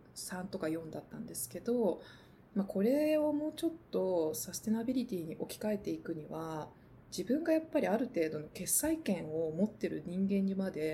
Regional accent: Kansai, Japan; 私は関西出身なので大阪でボランティア参加した時に

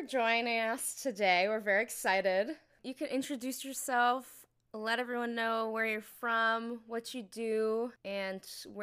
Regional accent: New York, United States; And I'm from New York.

